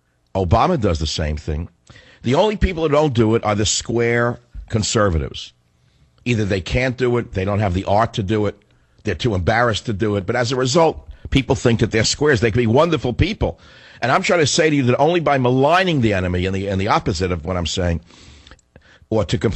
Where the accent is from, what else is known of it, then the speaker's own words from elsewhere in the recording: New York, United States; I wax nostalgic about my growing up in New York, working for my dad, an immigrant.